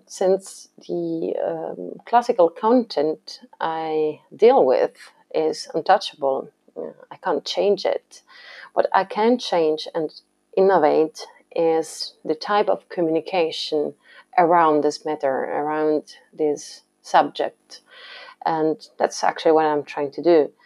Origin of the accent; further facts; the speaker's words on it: Tuscany, Italy; English is a second language; there's a strong DNA related to classical music in my home place, in my hometown, and in Tuscany as well.